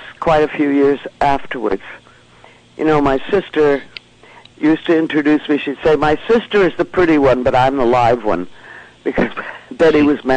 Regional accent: Hartford, Connecticut, United States; born there; also born or lived in New York; my mother saw to it that we left Hartford, Connecticut, where we were all born, and go to New York

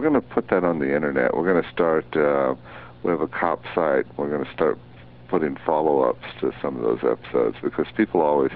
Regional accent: California, United States; also born or lived in Oklahoma; I was born in Oklahoma and raised in California.

